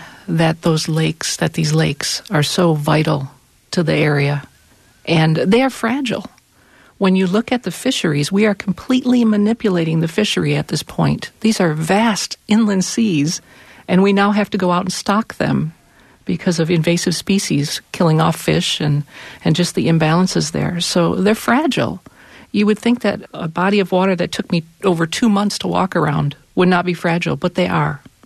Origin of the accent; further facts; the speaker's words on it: Detroit, Michigan, United States; I mean, I grew up around Detroit, so we would drive across the state and go to Warren Dunes